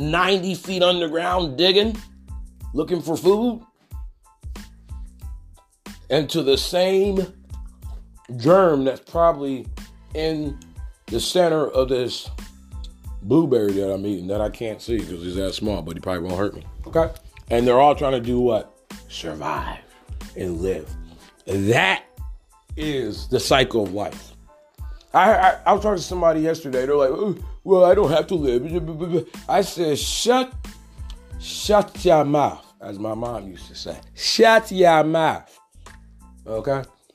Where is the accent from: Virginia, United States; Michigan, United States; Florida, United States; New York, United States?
Michigan, United States; Detroit; now in -; I'm from Africa. So you combine, I was born here, and then my parents are from Africa. So combine, and I grew up on the east side, combine them two mentalities, you know what I'm saying? Strict African parents, and then grow up on, and then go to Detroit Public Schools